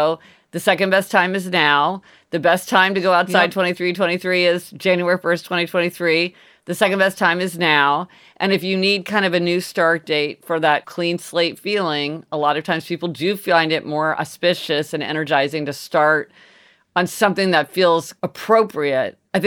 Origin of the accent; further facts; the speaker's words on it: Kansas City, United States; We didn't eat sushi growing up in Kansas City